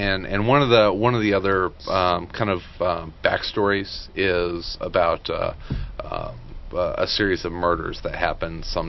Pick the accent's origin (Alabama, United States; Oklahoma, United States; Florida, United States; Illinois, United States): Illinois, United States; Marion; I grew up in Marion, Illinois, which for a long time was known as the federal prison that Leonard Peltier was incarcerated at.